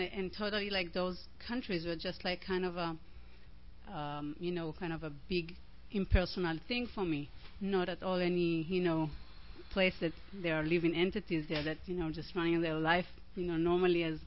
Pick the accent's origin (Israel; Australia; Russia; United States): Israel; just growing up in Israel, surrounded by all Arab countries, Muslim countries.